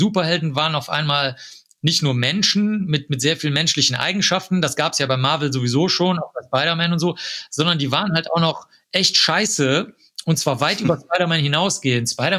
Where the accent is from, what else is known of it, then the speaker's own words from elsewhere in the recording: North Rhine-Westphalia, Germany; oder sogar als Schüler habe ich den schon gehabt. Da konnte man bei uns in Nordrhein-Westfalen, ist das alles sehr niederschwellig